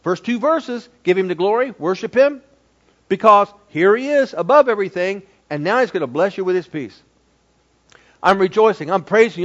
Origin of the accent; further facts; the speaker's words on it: Ohio, United States; I'm from Ohio, and my favorite college team has always been Ohio State Buckeyes.